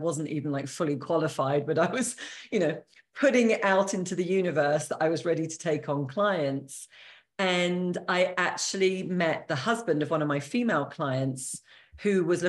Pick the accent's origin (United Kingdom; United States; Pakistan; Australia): United Kingdom; I am British, as you can, as listeners can hear. And I studied languages at university in England, French and Spanish and economics.